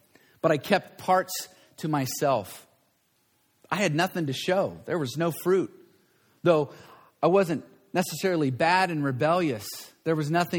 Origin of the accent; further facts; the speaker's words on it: Campbell, California, United States; I was born and raised right here in the Campbell area. So in many ways, this is coming home. I went to Blackford High School. My family moved here in 1960 from Arkansas.